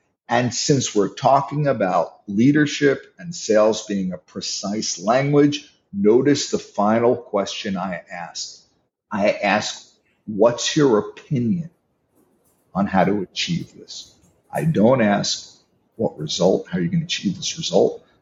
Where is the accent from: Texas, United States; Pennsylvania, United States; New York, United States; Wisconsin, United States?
New York, United States; Now, I'm from New York. I talk pretty fast.